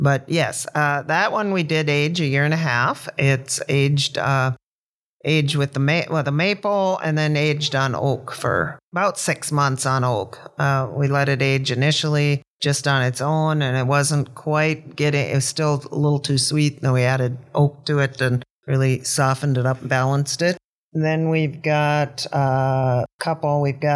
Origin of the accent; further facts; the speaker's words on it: North Dakota, United States; Both my husband and I grew up in North Dakota. We have, I guess we both maybe had thoughts of moving away from North Dakota, but we never have.